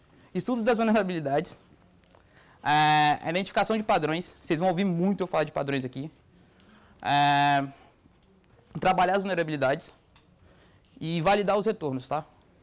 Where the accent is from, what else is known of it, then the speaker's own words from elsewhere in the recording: Brasília, Federal District, Brazil; also born or lived in Amazonas; Eu sou do Brasil, de uma cidade chamada... Eu nasci no Amazonas, mas vivi e criei em Brasília, capital do Brasil.